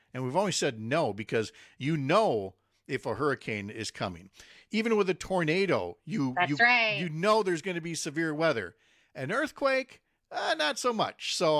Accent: St. Paul, Minnesota, United States; As a kid growing up in St. Paul, I would hear that song on the radio by … wonder, where were these wheat fields of which you speak in St. Paul?

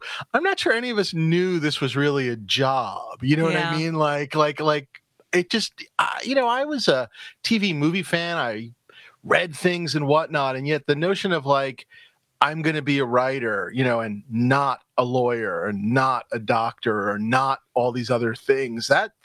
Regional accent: New York City, New York, United States; I'm from New York City.

